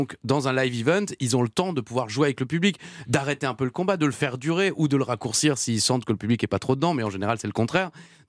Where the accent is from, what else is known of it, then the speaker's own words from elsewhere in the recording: Strasbourg, Grand Est, France; déjà moi, je suis strasbourgeois.